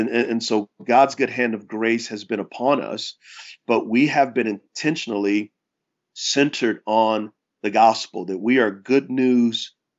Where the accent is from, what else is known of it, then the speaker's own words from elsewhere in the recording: San Antonio, Texas, United States; I was from San Antonio, Texas. I was unchurched.